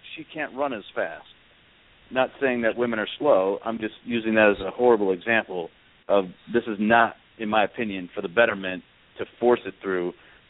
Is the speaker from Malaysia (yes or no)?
no; Canada; now in United States; as everyone knows, I'm from Canada, and I came to the United States because I love the opportunity that America stands for.